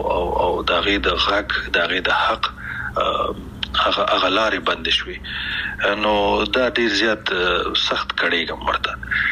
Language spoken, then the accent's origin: Pashto; Afghanistan; موږ کوم افغانان یو چې خپل خپې وهو کنه من کوم پښتانه او پتیالی او نومیالی